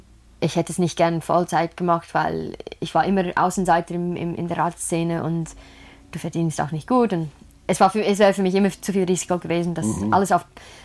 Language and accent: German; southern England, United Kingdom; German is a second language; Also ich komme aus Südengland, gibt es keinen Berg, keinen Hügel.